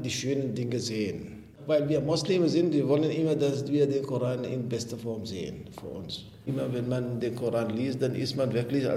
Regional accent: Sudan; Ich bin aus dem Sudan. Ich habe Germanistik studiert und in Sprachwissenschaft promoviert.

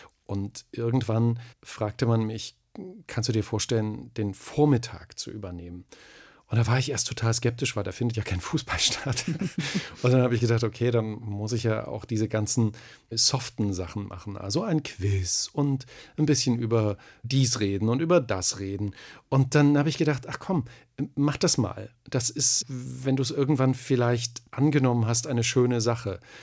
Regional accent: Thuringia, Germany; accent: Thuringian; Also ich hatte einen ganz schlimmen Dialekt. Natürlich, ich bin Thüringer. Und da sind alle Vokale sind da so ganz weit hinten.

